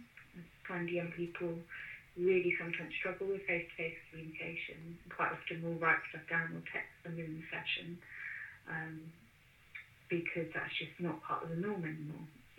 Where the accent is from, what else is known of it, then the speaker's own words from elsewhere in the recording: London, United Kingdom; I grew up in London and I was absolutely terrified of cows.